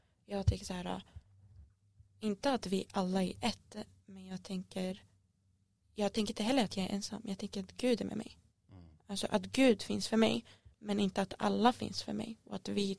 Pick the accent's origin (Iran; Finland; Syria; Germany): Syria; Jag är själv uppvuxen i Syrien, jag är själv uppvuxen i krig och så.